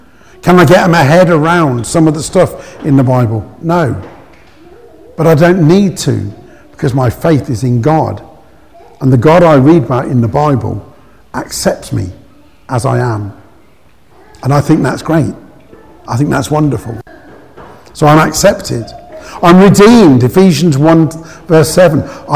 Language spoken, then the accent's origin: English; London, United Kingdom; born there; And when I was born, I was born in London.